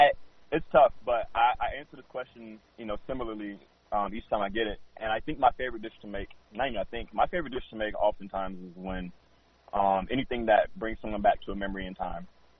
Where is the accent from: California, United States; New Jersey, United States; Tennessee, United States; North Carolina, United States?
Tennessee, United States; Murfreesboro; And I come from Murfreesboro, Tennessee, which is a huge football county or a huge football city.